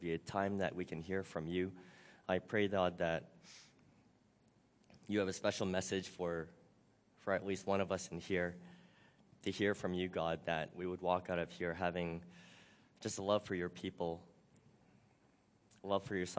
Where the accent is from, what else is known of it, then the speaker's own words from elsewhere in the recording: Canada; now in Singapore; I live in Singapore, but I was raised in Canada. I am of Japanese and Chinese descent. I am married to a Indonesian